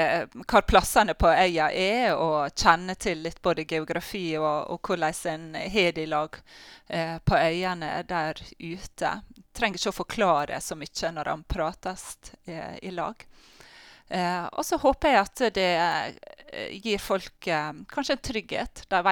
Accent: Valderøya, Møre og Romsdal, Norway; Ja, jeg er fra Valdrøya og har nå flyttet tilbake fra Valdrøya og er nå sokneprest her.

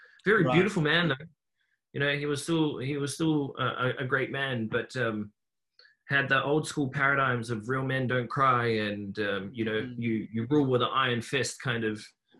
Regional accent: Hamilton, Waikato, New Zealand; So originally I'm from New Zealand. I was born in a place called Hamilton, which is the center of the North Island. Born into a big family.

